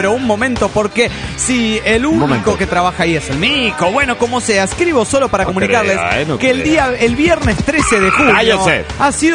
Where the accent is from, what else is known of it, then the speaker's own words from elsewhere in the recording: Colombia; now in Spain; bueno, yo soy de Colombia, pero vivo en España.